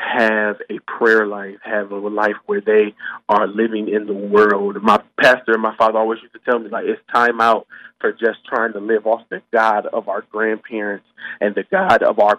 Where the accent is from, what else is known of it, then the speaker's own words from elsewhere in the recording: Lorain, Ohio, United States; I grew up in Lorain, Ohio. I still currently live in Lorain, Ohio.